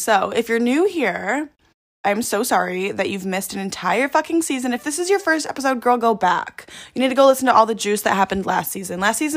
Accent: Chicago, Illinois, United States; I'm originally from Chicago, so it's not really a super big shift in dynamic.

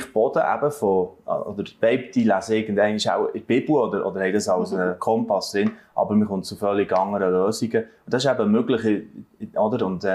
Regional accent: Switzerland; Und bei uns in der Schweiz sagt der Bundesrat eben, es ist eigentlich gar nicht machbar

